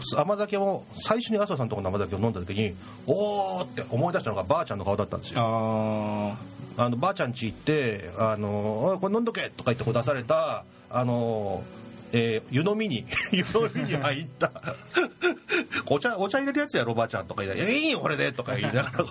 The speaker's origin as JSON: {"language": "Japanese", "region": "Oita", "country": "Japan", "said": "あ、僕はでも大分人だからかなって気もするんですけど"}